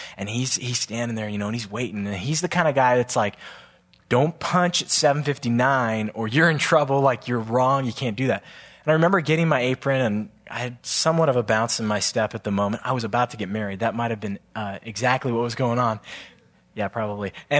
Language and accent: English; San Diego, California, United States; I'm a Padre fan. I'm from San Diego.